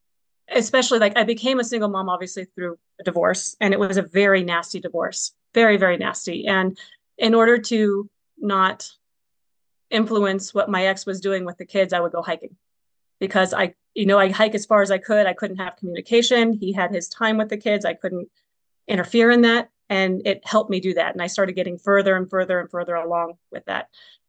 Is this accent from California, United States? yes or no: yes; California, United States; moved away; I'm from Southern California.